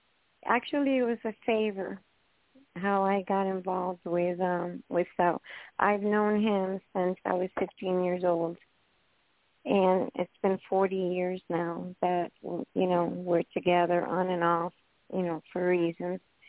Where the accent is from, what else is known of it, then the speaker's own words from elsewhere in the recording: New York City, New York, United States; I was born from Cuban parents. They came in to the United States, actually in New York City, in 1953. So I was born and raised in Manhattan.